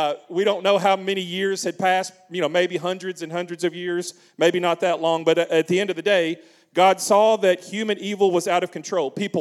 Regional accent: Kentucky, United States; in my home state of Kentucky, about halfway between Louisville and Cincinnati.

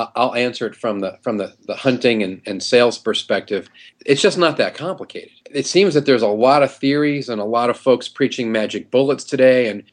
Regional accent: New York, United States; now in St. Louis, United States; I am a transplanted New Yorker. I've lost most of my accent, but I'm from New York, from the city, and I've been in St. Louis 20 years this month

